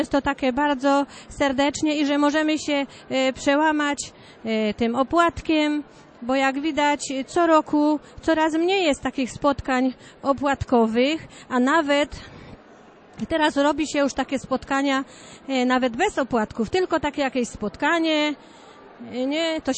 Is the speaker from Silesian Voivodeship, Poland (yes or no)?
yes; Ruda Śląska, Silesian Voivodeship, Poland; Jestem z Rudy Śląskiej, z parafii świętego Piusa X.